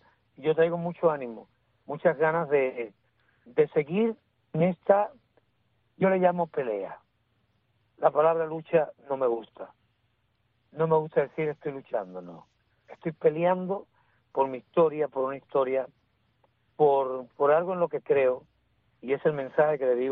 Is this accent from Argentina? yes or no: no; Placetas, Villa Clara, Cuba; a mi pueblo de Placeta, a todo el pueblo de Cuba, yo le mando un beso